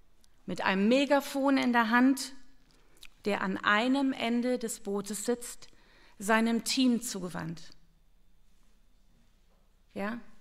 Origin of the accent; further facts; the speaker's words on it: London, United Kingdom; Ich bin in London aufgewachsen